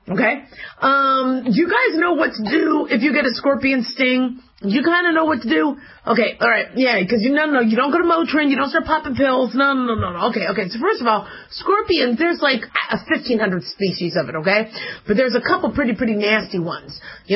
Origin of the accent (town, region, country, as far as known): Arizona, United States; born or raised there; also born or lived in Las Vegas, United States